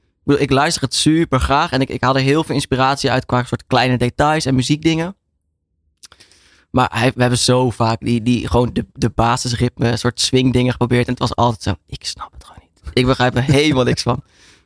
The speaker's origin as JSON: {"language": "Dutch", "town": "Nijmegen", "region": "Gelderland", "country": "Netherlands", "said": "En ik kom dan uit Nijmegen, dus dichtstbijzijnd is Arnhem."}